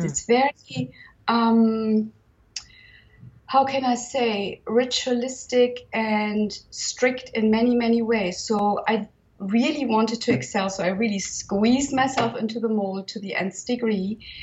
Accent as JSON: {"language": "English", "region": "Northern Germany", "country": "Germany", "tie": "born or raised there", "said": "I grew up in Northern Germany, which is largely Protestant, which translates into atheists."}